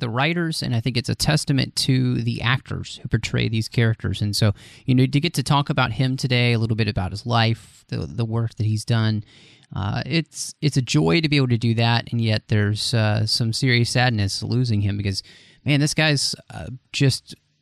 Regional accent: Dallas, Texas, United States; I grew up in Dallas and I've been to, you know, South Fork Ranch.

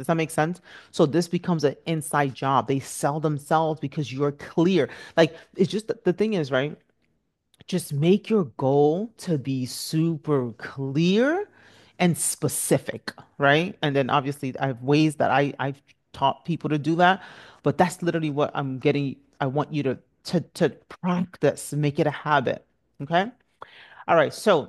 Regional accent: Nigeria; I'm Nigerian, so sometimes we use the word train

